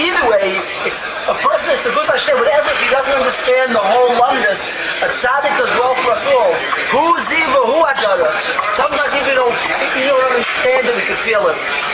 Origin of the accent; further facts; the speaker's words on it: Waterbury, Connecticut, United States; I'm from Waterbury, Connecticut.